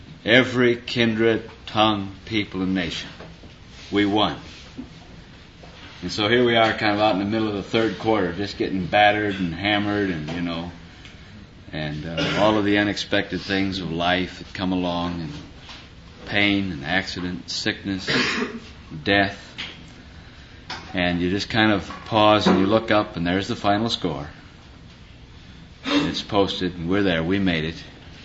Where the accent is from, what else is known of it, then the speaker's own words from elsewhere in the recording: Midwest, United States; accent: Midwestern; I appreciate your patience with me and my Midwestern accent.